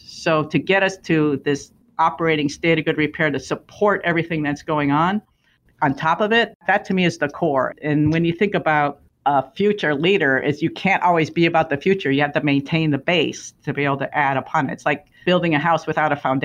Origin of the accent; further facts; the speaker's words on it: Chicago, Illinois, United States; I grew up in the Chicago area. I never left the country before in my entire life.